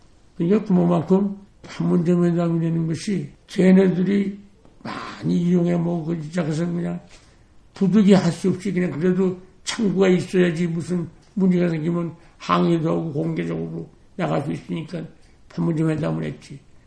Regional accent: Kaesong, North Hwanghae, North Korea; 평양 시내 다 보고 또 우리 고향 개성 갔더랬고 우리 집도 없어졌어요.

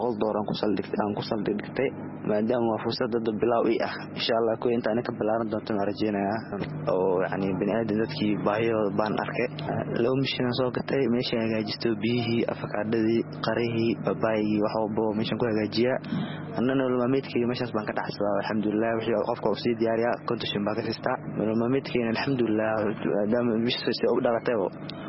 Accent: Mogadishu, Banadir, Somalia; waxaan ku dhashay Muqdisho waxaan ku soo babaray xagga Muqdisho

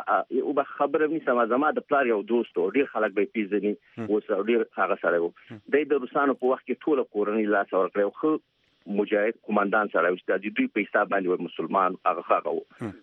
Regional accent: Peshawar, Khyber Pakhtunkhwa, Pakistan; زه ورکوټه غاښتم، زه په پېښور کې غاښتم.

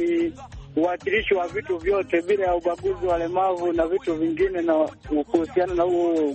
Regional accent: Nyamgogo, Geita, Tanzania; natokea Nyamgogo, Nyahwale, ile mkoani Geita.

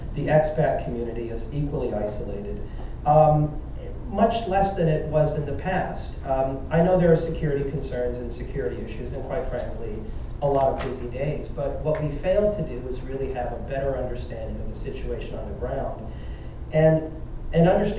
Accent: Chicago, Illinois, United States; Of course, as a Chicagoan, I grew up during the era of Richard J. Daley.

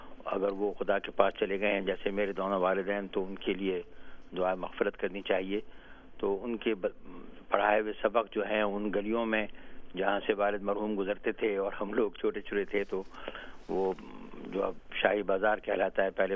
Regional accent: Bahawalpur, Punjab, Pakistan; also born or lived in India; محلہ کجل پورہ بہاولپور میں جہاں میں بڑا ہوا اور ایسے کالج سے میں نے بی اے پاس کیا تھا, اس وقت عمر ذرا کمی تھی 17 سال کی

